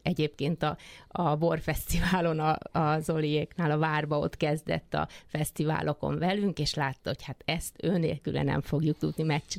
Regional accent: Érd, Pest, Hungary; born there; mert én érdi születésű vagyok

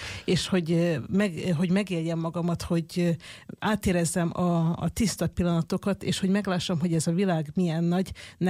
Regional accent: Bečej, Vojvodina, Serbia; amíg egy gyógyszertárban dolgoztam Óbecsén, ahonnan származom Vajdaságból

